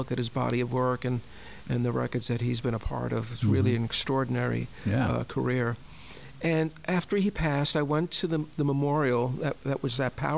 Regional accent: Bronx, New York, United States; we're from the South Bronx. We didn't have much money.

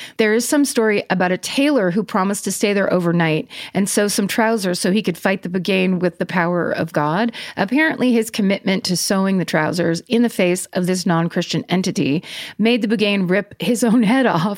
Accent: Isle of Man; I grew up on the Isle of Man, I know where that is, which is the tiny spit of land between England and Ireland

